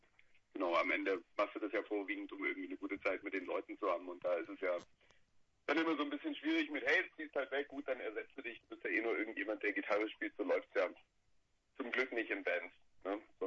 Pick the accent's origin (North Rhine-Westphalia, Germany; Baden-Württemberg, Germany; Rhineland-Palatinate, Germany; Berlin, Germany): Baden-Württemberg, Germany; Ursprünglich so aus dem Hohenloher Raum, das weiß immer keine so, näher Heilbronn. Da sind wir gemeinsam zur Schule gegangen